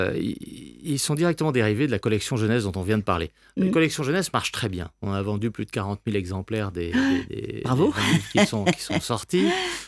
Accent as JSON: {"language": "French", "region": "Occitanie", "country": "France", "said": "Je suis originaire des Cévennes."}